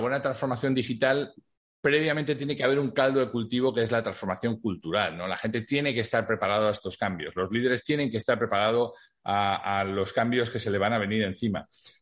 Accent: Spain; los españoles tenemos tanto complejo con el, o sea, nos han hecho tener tanto complejo con el inglés

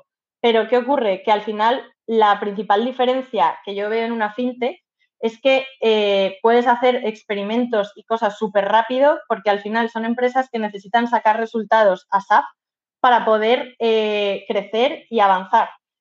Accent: Madrid, Community of Madrid, Spain; Yo soy de Madrid, tengo 27 años

